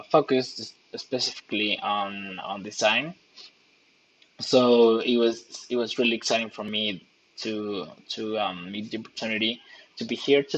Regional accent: Mexico; I'm from Mexico.

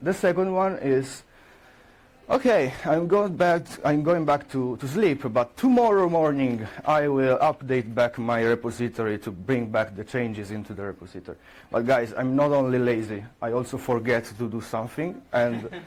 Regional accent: Italy; I'm from Italy.

